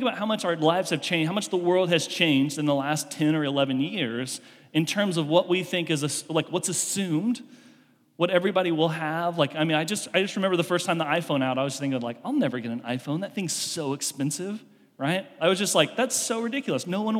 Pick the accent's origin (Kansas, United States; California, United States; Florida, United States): Kansas, United States; We grew up in Kansas, go to Colorado